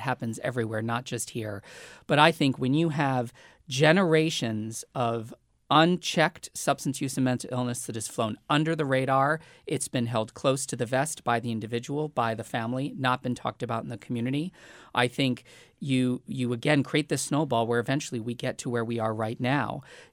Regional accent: New Hampshire, United States; and I was raised in New Hampshire, so I can say it.

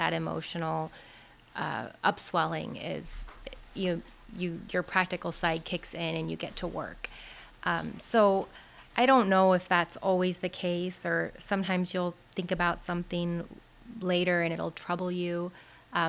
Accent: Alaska, United States; And I grew up in Alaska. I didn't come from a city

